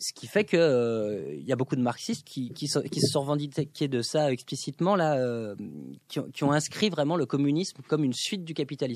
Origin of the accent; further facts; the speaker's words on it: Grenoble, Auvergne-Rhône-Alpes, France; Moi, par exemple, dans la ville d'où je viens de Grenoble